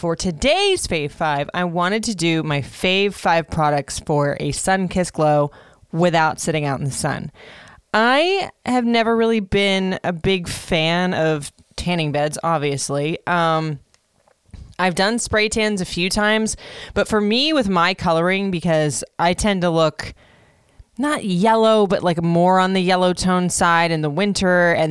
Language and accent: English; Florida, United States; I am the pastiest Puerto Rican I've ever seen in my life. And I grew up in Florida, so I was used to having a tan.